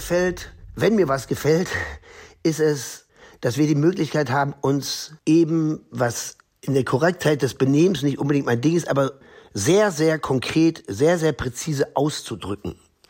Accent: North Rhine-Westphalia, Germany; moved away; ich weiß nicht, wie man sich als Deutscher fühlt. Also ich weiß das gar nicht, ob ich mich als Deutscher fühle. Die Enge des Ruhrgebiets, die ich früh verlassen habe, weil mir da alles zu klein war und immer das Gleiche.

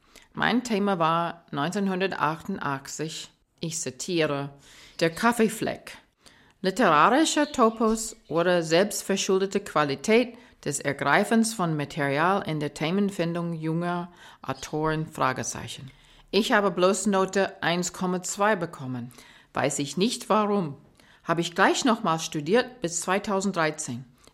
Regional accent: Texas, United States; German is a second language; now in Germany; Ich komme aus Texas, Albuquerque. Bei uns gibt es nur kleine Kultur, deshalb bin ich hier gekommen in Hildesheim.

